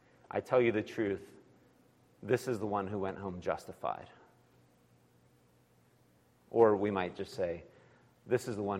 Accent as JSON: {"language": "English", "region": "California", "country": "United States", "tie": "born or raised there", "said": "Maybe it's because I grew up driving in California."}